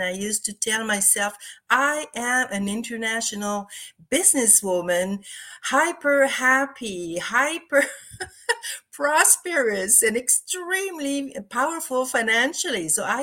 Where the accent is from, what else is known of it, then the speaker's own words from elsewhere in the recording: Quebec City, Quebec, Canada; also born or lived in Vancouver; I lived in Vancouver for 7 years. I'm from Quebec City, Canada, and I lived in Vancouver for 7 years